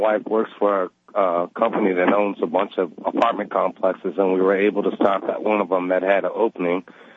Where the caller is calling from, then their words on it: Welsh, Louisiana, United States; I'm in Welsh, Louisiana right now.